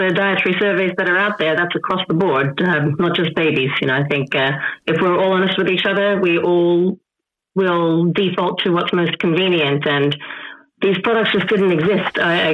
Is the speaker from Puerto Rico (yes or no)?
no; Australia; now in United States; I'm an Australian by birth and spent majority of my life in Australia and now moved to the US.